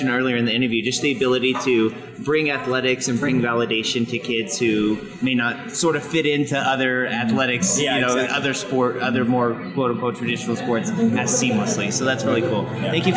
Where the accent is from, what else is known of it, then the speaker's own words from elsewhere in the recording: Maine, United States; I grew up in Maine, and I did snowboarding in high school.